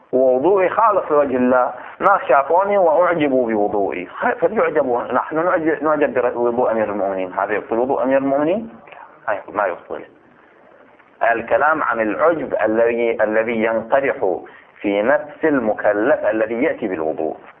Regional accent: Bahrain; وهي المسألة مدعاته بعض الإشكالات عندنا في البحرين

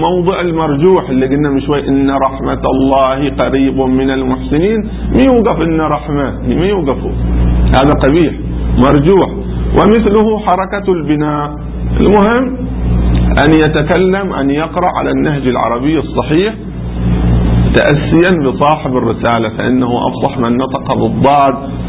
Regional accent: Qatif, Eastern Province, Saudi Arabia; مو عندنا في القطيف الناس يقولوا صراط الذين

